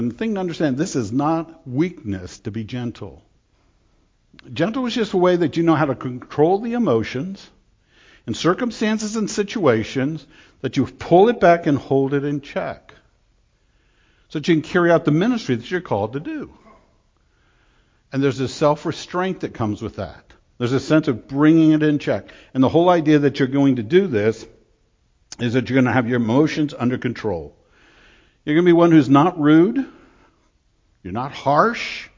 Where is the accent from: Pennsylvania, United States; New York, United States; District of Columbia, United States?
District of Columbia, United States; Washington; also born or lived in North Dakota; We lived in North Dakota. I grew up in Washington, D.C. area. I've never lived in the rural area at all.